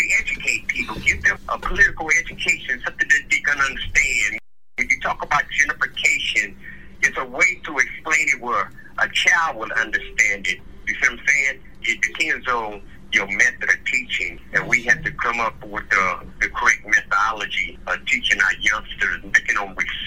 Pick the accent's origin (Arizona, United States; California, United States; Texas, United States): California, United States; Compton; I grew up in Compton, and the book's about the streets of Compton. Compton had a lot of slumlords when I was growing up.